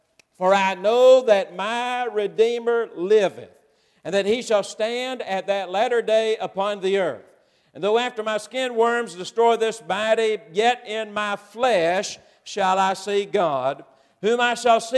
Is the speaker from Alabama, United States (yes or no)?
yes; Alabama, United States; we're originally from Alabama. And so at this stage in our life, we are desiring to go back to our home area, be closer to some family.